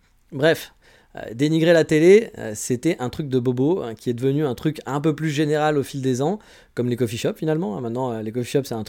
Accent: France

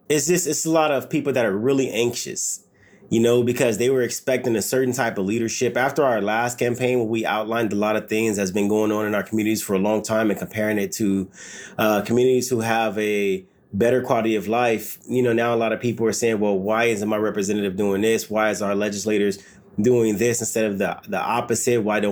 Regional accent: Los Angeles, California, United States; That's the time I grew up in the South LA, the 94 riots.

